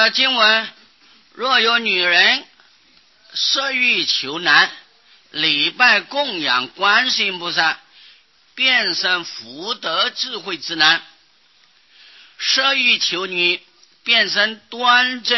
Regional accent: China; 尤其我们中国人，不孝有三，无后为大

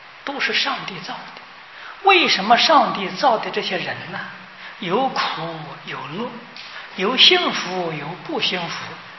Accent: China; 他的信心呢超过我们中国人啊，他修行之认真呢也超过我们啊，这是非常之难得啊。

